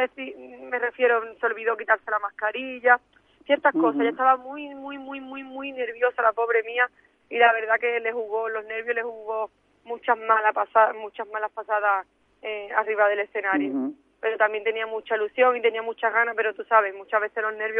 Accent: Punta Umbría, Andalusia, Spain; yo voy representando a la costa, voy de Punta Umbría, evidentemente voy representando a mi pueblo

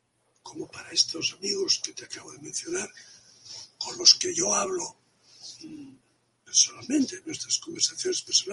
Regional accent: Catalonia, Spain; Que somos catalanes y españoles.

